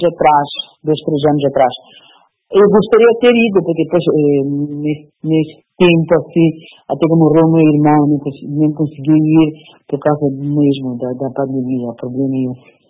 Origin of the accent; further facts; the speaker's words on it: Mozambique; eu sempre levantei a bandeira da pátria, eu sempre disse moçambicana, agora é com honra mesmo que digo este livro, é escrito de uma moçambicana, porque eu estou sempre sendo moçambicana. Por ter a minha nacionalidade moçambicana, estou muito contente por isso.